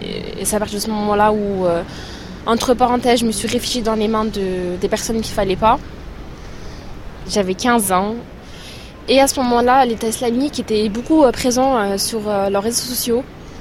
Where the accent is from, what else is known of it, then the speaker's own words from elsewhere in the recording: Chambéry, Auvergne-Rhône-Alpes, France; je vais avoir 19 ans et je viens de Chambéry.